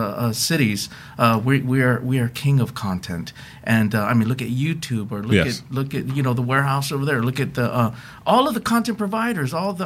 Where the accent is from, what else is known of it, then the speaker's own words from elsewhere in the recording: Hawaii, United States; also born or lived in Seattle; I'm originally from Hawaii, so growing up...